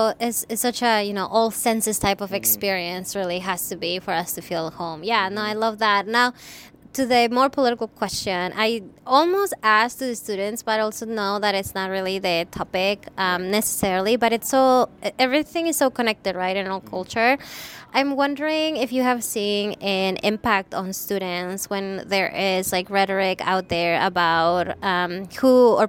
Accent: Peru; now in United States; I moved from Peru 12 years ago, and I don't have any family here in the Central Coast.

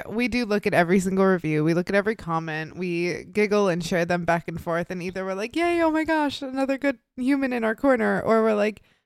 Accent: Midwest, United States; And I'm like, listen, babe, I'm from the Midwest.

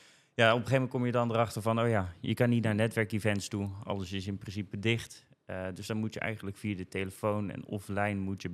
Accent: Scheveningen, South Holland, Netherlands; now in Almere, Netherlands; Ik kom oorspronkelijk uit Scheveningen. Dus niet hier geboren en getogen. Meer uit de Haagse kant.

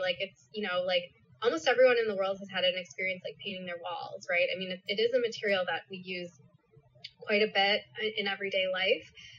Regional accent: Milwaukee, Wisconsin, United States; now in Chicago, United States; So I grew up in Milwaukee, which is very close to Chicago. It's about an hour and a half away, but I moved around a little bit in between, but I've been in Chicago since 2005

